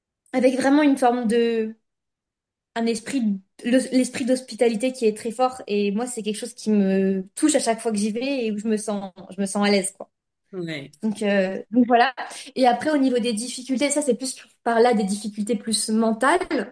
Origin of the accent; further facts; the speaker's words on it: France; français parce que je suis française